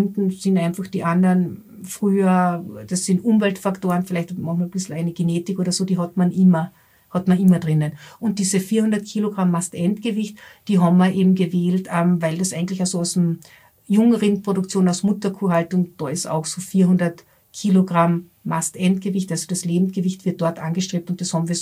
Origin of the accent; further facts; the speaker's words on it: Austria; weil das bei uns in Österreich und im deutschsprachigen Raum eine große Bedeutung hat.